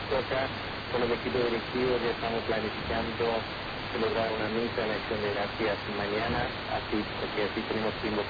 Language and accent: Spanish; Argentina; para nosotros como argentinos es un orgullo